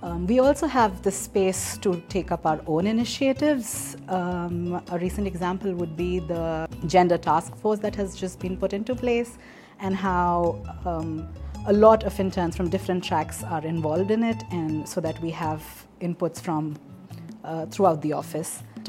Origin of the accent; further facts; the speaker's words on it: India; I'm from India